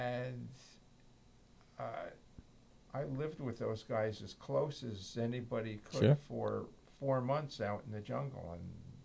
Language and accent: English; Rahway, New Jersey, United States; And I grew up in Rahway, and I grew up in a mixed neighborhood.